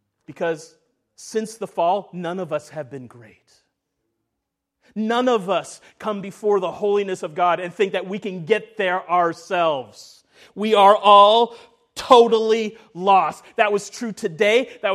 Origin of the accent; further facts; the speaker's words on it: Canada; I'm a nice guy. I'm from Canada.